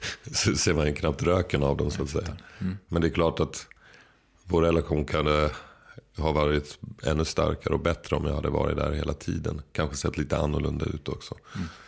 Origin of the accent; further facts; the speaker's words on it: Skåne, Sweden; accent: Skåne; När jag blir påmind om Skåne på något sätt, till exempel om jag träffar en skåning, då blir jag skåning med en gång.